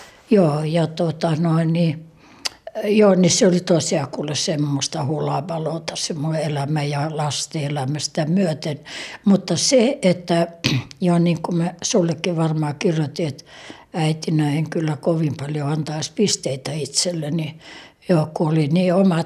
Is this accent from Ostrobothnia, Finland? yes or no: no; Helsinki, Uusimaa, Finland; Mähän olin kasvanut, tai olin lapsuuteni ja nuoruuteni asunut Suomenlinnassa, joka oli erittäin hierarkkinen ja oikeistolainen, tietenkin varuskunta